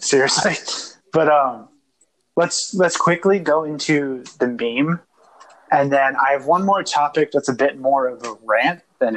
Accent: United States; because as an American, anyone being told that their religion is not okay should hurt you.

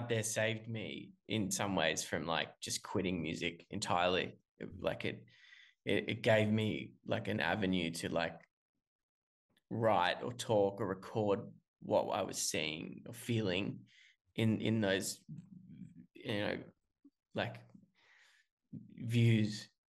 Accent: Australia; being an Australian

